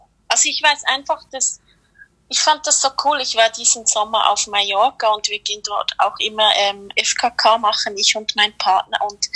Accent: Switzerland; also ich komme aus der Schweiz

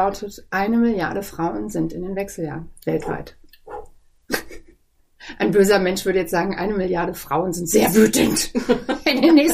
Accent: East Germany, Germany; Früher bei uns im Osten haben wir immer gesagt, ja, die Männer gehen in den Krieg, weil die wollen auch mal bluten.

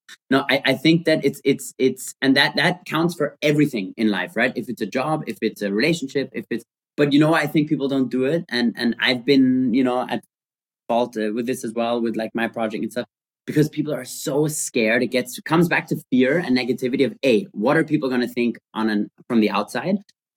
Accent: Austria; we grew up in Austria and generally in the German speaking world, there's so much law and order.

